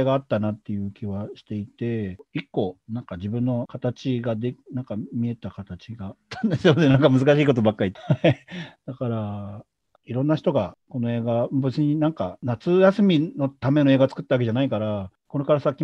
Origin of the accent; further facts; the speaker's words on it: Tokorozawa, Saitama, Japan; 僕、所沢出身なんで、